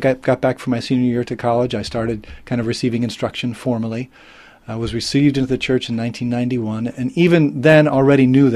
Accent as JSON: {"language": "English", "town": "Cleveland", "region": "Ohio", "country": "United States", "tie": "born or raised there", "said": "I grew up in Cleveland, Ohio, as you mentioned, and I come from a family that wasn't really practicing any kind of religion."}